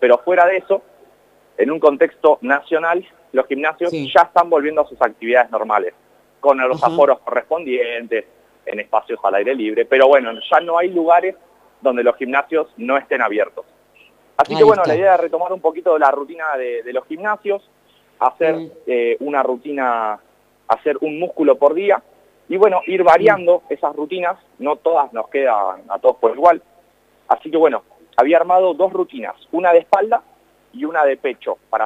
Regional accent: Buenos Aires, Argentina; now in Pinamar, Argentina; Yo me fui en 2000, de Capital Federal. Me fui en 2017. En 2017 me vine para Pinamar. En 2019 volví a Buenos Aires por una cuestión laboral y me agarró la pandemia. Y pude volver recién en septiembre del 20.

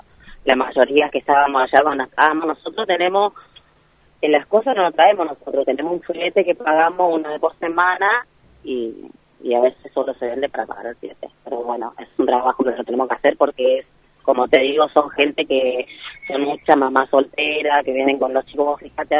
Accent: La Plata, Buenos Aires Province, Argentina; Nosotras, la mayoría, somos de La Plata

